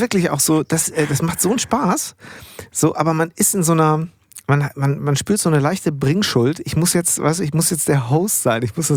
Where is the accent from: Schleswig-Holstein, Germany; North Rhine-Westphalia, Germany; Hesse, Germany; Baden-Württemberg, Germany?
Schleswig-Holstein, Germany; Bad Segeberg; ich bin ja groß geworden in Bad Segeberg tatsächlich.